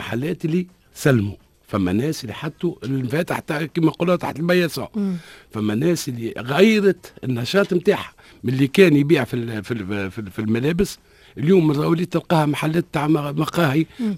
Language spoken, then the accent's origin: Arabic; Tunisia; كلك سوا في المخزون متاع الماء اللي عندنا في تونس